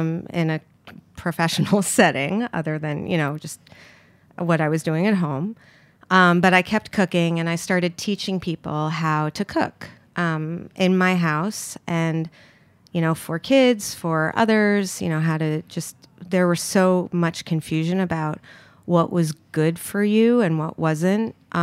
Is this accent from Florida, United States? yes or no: no; Manhattan, New York, United States; Yeah, I grew up here in Manhattan, I guess here-ish, and I started cooking when I was about 8.